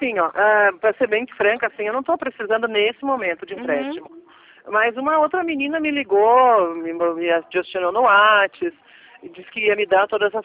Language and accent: Portuguese; Caxias do Sul, Rio Grande do Sul, Brazil; sou de Caxias